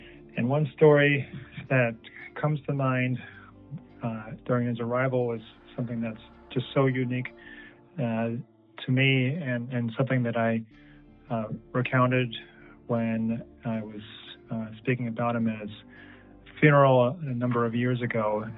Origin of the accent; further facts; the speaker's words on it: Chicago, Illinois, United States; born there; I was born in Chicago.